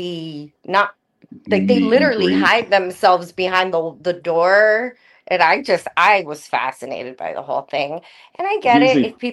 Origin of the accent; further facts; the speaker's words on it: New Jersey, United States; Literally, first of all, I'm from New Jersey.